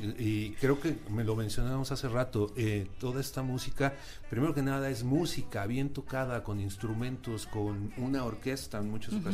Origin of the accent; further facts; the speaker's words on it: Mexico; somos muchos mexicanos